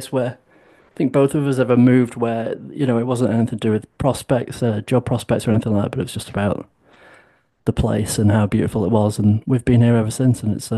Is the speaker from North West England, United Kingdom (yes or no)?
yes; North West England, United Kingdom; I'm from Northwest England.